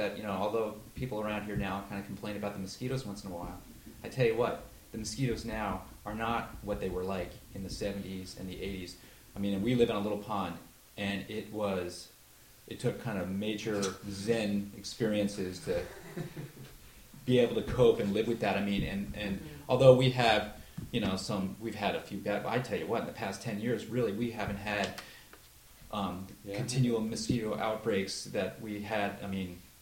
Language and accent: English; New York, United States; And I grew up back in New York State, where thunder and lightning was a big part of my childhood.